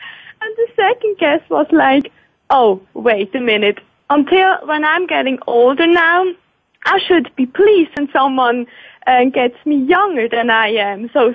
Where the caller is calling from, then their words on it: Switzerland; Hey, I'm calling in from Switzerland.